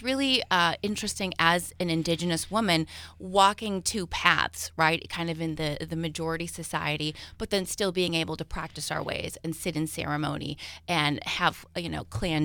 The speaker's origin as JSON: {"language": "English", "town": "Wausau", "region": "Wisconsin", "country": "United States", "tie": "born or raised there", "said": "And so I grew up here in Wausau. Mm-hmm. And when I was growing up, we actually had a powwow in March every year."}